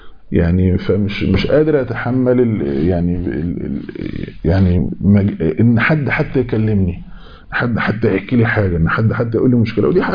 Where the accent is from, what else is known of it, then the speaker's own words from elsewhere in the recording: Egypt; لان عندنا في مصر يقول لك شايل طاجن ست،